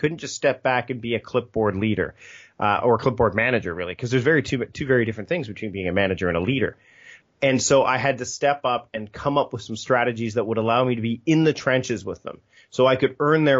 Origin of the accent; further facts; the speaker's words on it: Hamilton, Ontario, Canada; my hometown, Hamilton, Ontario, Canada, which is where I'm from